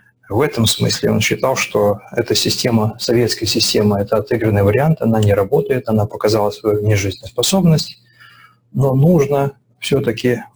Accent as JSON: {"language": "Russian", "region": "Tatarstan", "country": "Russia", "tie": "born or raised there", "said": "я вырос частично в Татарстане с татарами, и был в это время в Казани и под Казанью."}